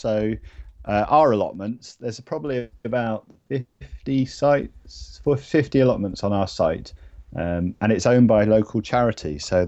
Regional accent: Totnes, South West England, United Kingdom; I grew up in Devon, right on the south coast, in a place called Totnes, which is near Torquay

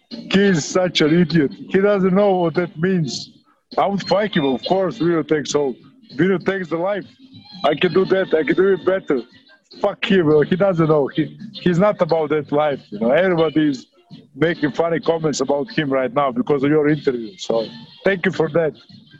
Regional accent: Rovinj, Istria County, Croatia; No, it's my hometown of Rovinj. No, it's the most beautiful town in the world.

